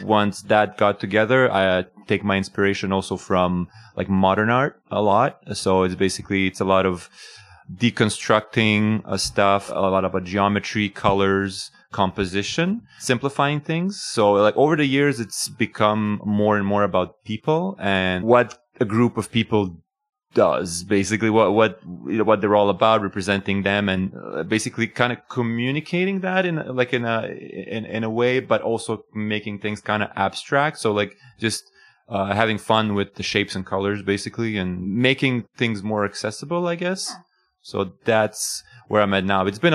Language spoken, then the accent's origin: English; Sherbrooke, Quebec, Canada; I'm originally from Sherbrooke, so just coming back in within the area is pretty awesome.